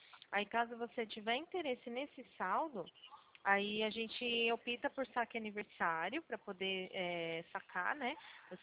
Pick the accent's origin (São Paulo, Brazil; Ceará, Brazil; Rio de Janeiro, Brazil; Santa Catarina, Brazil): São Paulo, Brazil; Eu sou do interior de São Paulo.